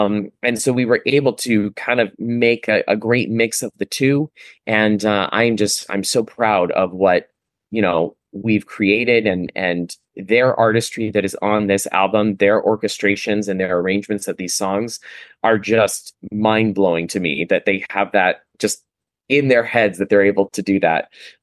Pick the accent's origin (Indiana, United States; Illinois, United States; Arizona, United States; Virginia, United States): Arizona, United States; Phoenix; now in New York, United States; I sang in a Irving Berlin review in my hometown of Phoenix. It was the last kind of professional show I did before I moved to New York.